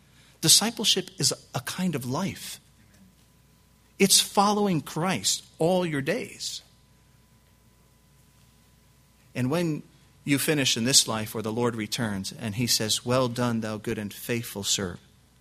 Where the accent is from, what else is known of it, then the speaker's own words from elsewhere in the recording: New Jersey, United States; now in England; British friends tell me as an American I'm a bit brash, particularly since I'm from New Jersey.